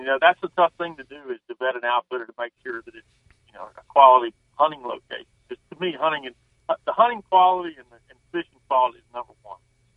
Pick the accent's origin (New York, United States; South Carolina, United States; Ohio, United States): South Carolina, United States; Edgefield; Well, I'm from Edgefield, South Carolina. Grew up hunting fishing all throughout the Southeast.